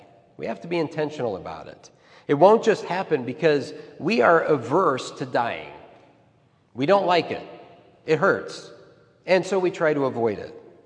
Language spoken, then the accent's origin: English; Midwest, United States; born there; And I was born in Midwestern America where my family went to church